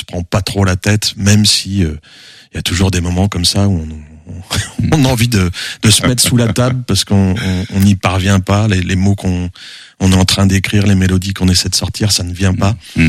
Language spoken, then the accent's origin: French; Cholet, Pays de la Loire, France; je viens de Cholet, donc j'ai commencé à Cholet, mais aussi à Angers